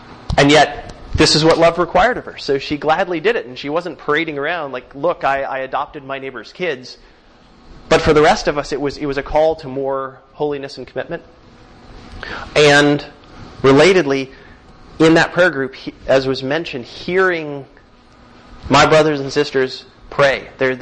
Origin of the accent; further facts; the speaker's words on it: Fargo, North Dakota, United States; There's another site in the works in my hometown of Fargo, North Dakota, which I hope will take off soon.